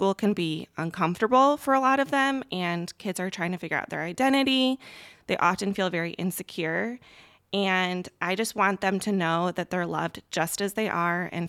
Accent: Grand Rapids, Michigan, United States; I grew up in Grand Rapids, so I am from the area.

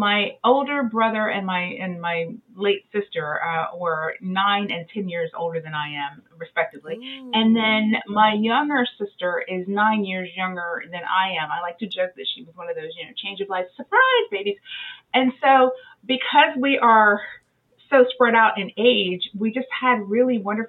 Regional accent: Florida, United States; I am from a small town in Central Florida

